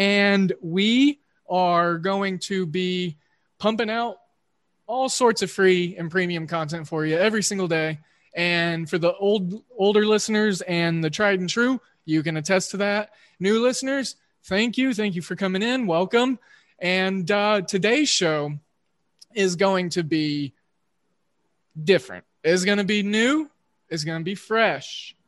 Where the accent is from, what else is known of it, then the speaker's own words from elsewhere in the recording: Oklahoma, United States; like you, I'm a Midwesternite and I grew up in Oklahoma watching WGN